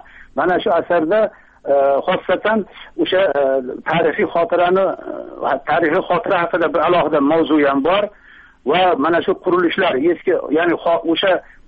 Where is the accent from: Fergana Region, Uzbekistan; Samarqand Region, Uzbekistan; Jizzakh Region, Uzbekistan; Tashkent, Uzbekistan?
Fergana Region, Uzbekistan; Kokand; Men o'zim mana Qo'qonlikman, Qo'qon atrofidagi qishloqlarda turaman.